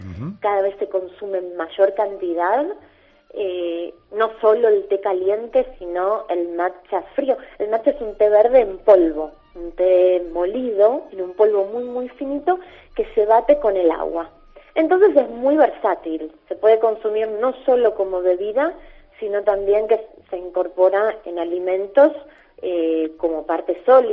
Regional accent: Argentina; Yo, por ejemplo, nací con el té, amo el té y no me cae bien el café, ni siquiera el mate, y soy argentina.

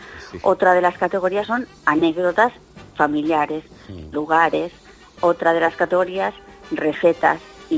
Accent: Valencia, Valencian Community, Spain; Nosotros somos de Valencia, entonces una de las categorías es el fallerío, es decir, cosas relacionadas con las fallas.

